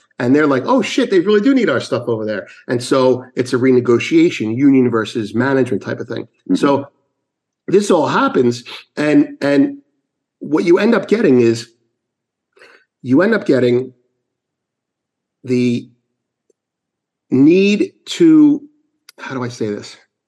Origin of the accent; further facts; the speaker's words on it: New York, United States; And I'm from New York.